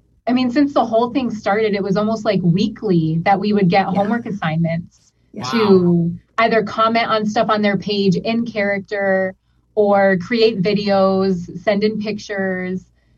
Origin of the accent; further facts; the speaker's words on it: East Coast, United States; now in Hartford, United States; So I am an actress from the East Coast.